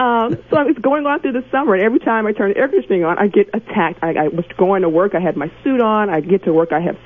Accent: Okemos, Michigan, United States; I'm from Okemos, Michigan.

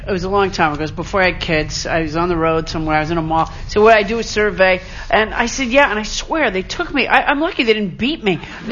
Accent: Massachusetts, United States; You know, I'm from Massachusetts

